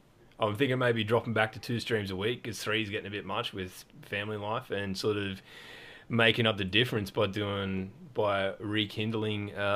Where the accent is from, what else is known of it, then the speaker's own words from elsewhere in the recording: Australia; It's like explaining it how I do explain things as an Australian working class individual.